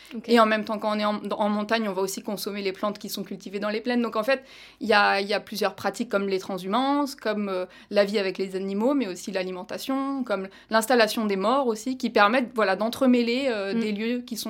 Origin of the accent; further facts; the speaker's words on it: Occitanie, France; venant moi-même d'un monde très rural et très pastoral, vu que j'ai grandi dans les Cévennes.